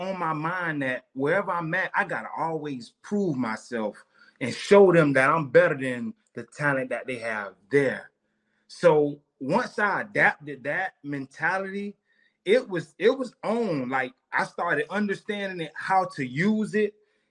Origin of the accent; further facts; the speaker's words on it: Fort Lauderdale, Florida, United States; Me being born and raised in Fort Lauderdale, like, I knew nothing about and how good St. Thomas was because, like, my neighborhood, nobody makes it to St. Thomas.